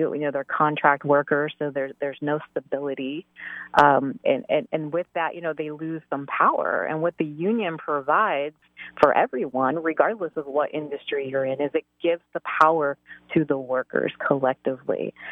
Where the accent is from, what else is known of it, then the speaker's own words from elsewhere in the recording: United States; That makes me feel terrible as not just a mom, but as an American.